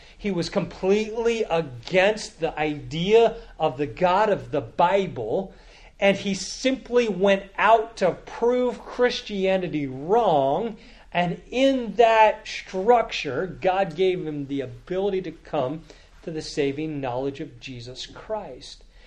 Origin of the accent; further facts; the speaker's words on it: Canada; I grew up in Canada. I was forced in Canada to learn French all throughout my grade school education.